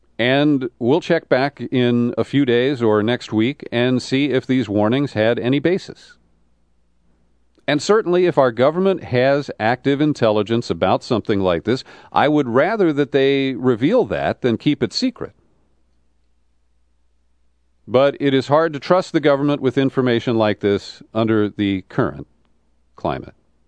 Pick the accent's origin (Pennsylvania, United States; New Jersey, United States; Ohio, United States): Ohio, United States; Cincinnati; moved away; he hails from my hometown of Cincinnati. And he left, like me